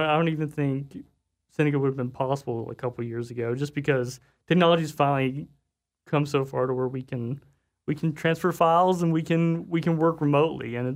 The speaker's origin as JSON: {"language": "English", "region": "Georgia", "country": "United States", "also_born_or_lived": "Los Angeles", "said": "I came back from Los Angeles, and it was kind of a way of rediscovering where I was from, and I interviewed people from Savannah and Athens, and it was kind of a way to rediscover just how beautiful and scenic Georgia is."}